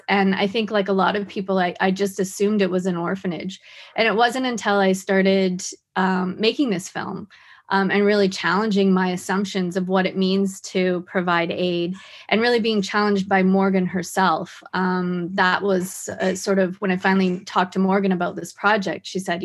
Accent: Whitehorse, Yukon, Canada; I'm from Whitehorse.

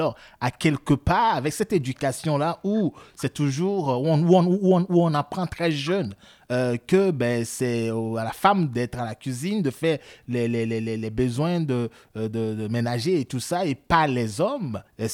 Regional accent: Togo; moi, en tant qu'homme, homme noir, homme africain, quand j'étais jeune, là, en Afrique, au Togo

